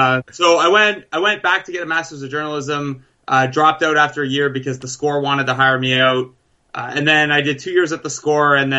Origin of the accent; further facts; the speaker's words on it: Canada; I'm Canadian